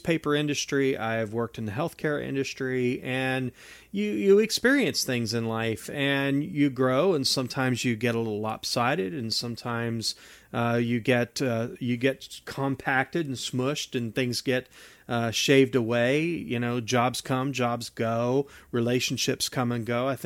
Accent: West Virginia, United States; So I'm originally from West Virginia, and we would occasionally get, pretty heavy blizzards.

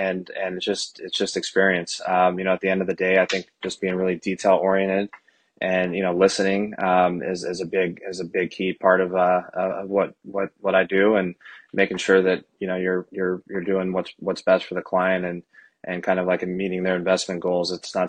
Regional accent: San Diego, California, United States; I grew up in San Diego

